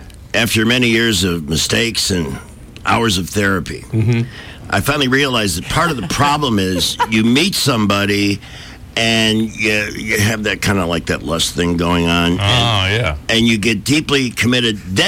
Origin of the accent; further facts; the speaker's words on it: Chicago, Illinois, United States; now in Miami, United States; Hey, growing up in Chicago, it wasn't a football kind of thing like it is here.